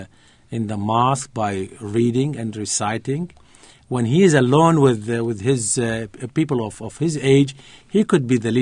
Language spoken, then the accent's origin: English; Baghdad, Baghdad Governorate, Iraq; English is a second language; But we were originally from a small city on the west side of Iraq. But I was born there. I was raised there. I finished my school also, my BSc in Baghdad University.